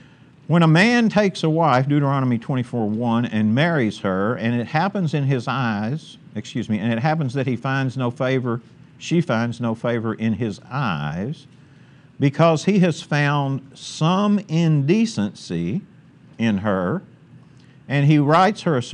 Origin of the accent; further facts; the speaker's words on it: Texas, United States; I've thrown enough dirt clods in my life because I'm from East Texas